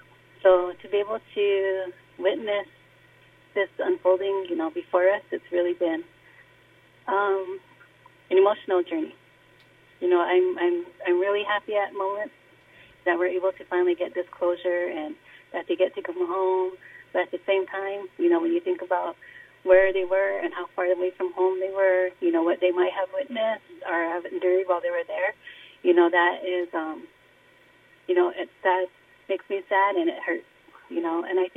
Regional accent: United States; Yeah, I think that is one of the biggest goals that we have as Indian people, is to heal, you know, to recover.

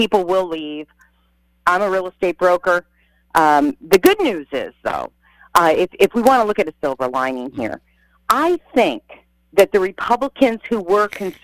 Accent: New London, Connecticut, United States; now in Norwich, United States; I was an inner city candidate. I grew up in New London.

